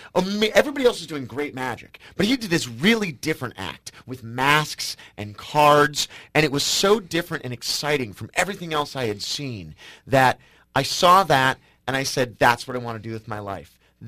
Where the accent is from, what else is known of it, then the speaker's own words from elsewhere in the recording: Ireland; And, you know, being Irish, it's just comes natural to me.